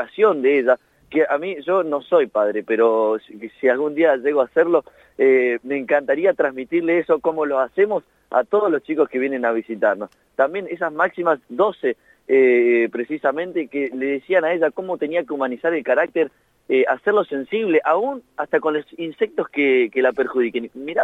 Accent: Corrientes, Argentina; Yo soy correntino

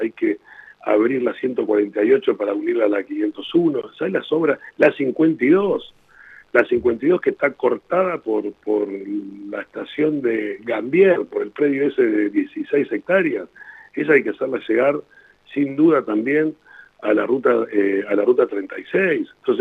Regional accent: La Plata, Buenos Aires Province, Argentina; yo soy uno de ellos, soy platense, nací en esta ciudad y me voy a morir en esta ciudad.

